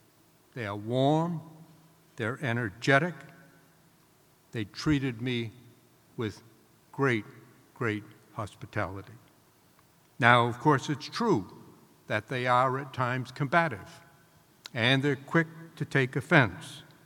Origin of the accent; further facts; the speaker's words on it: United States; I am an American, deeply proud of my country, and I always will be.